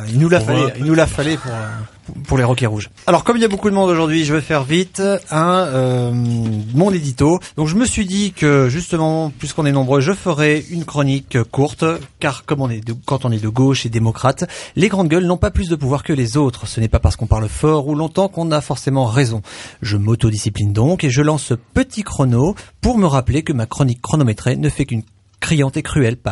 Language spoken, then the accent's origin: French; France; en tant que Français râleurs et gauchistes contestataires, nous n'acceptons pas l'état d'urgence